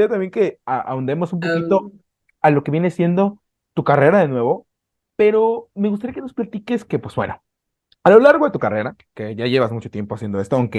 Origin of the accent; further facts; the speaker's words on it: Mexico; yo tampoco como tanto picante, y es que soy mexicano